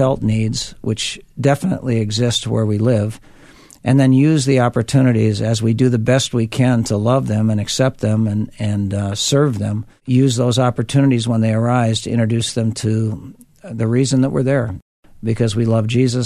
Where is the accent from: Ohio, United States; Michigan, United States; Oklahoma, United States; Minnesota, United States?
Minnesota, United States; St. Paul; Extremely fond memories of growing up in St. Paul. And I grew up playing all different sports.